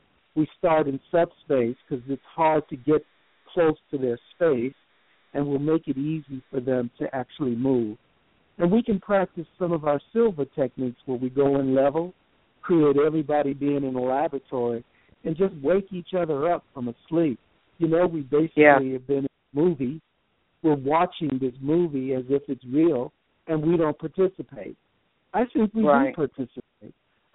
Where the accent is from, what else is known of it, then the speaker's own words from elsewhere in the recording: Los Angeles, California, United States; also born or lived in Birmingham; I'm from California, and Sandy and I are from the same hometown, Compton, California. I was born in Birmingham, but I was raised in Los Angeles.